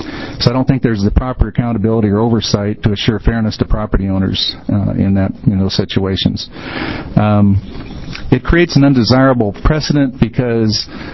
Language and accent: English; Hillsboro, Oregon, United States; I'm from Hillsboro, Oregon, obviously Oregon. And I've been an appraiser here in the state since 1974.